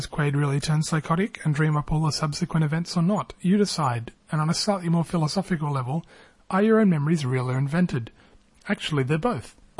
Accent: Australia; I'm an Australian. I don't know my way around the US at all.

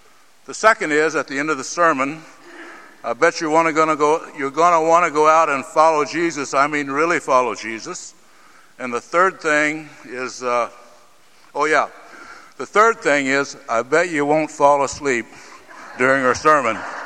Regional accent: Tennessee, United States; Be sure you tell them I'm from Tennessee.

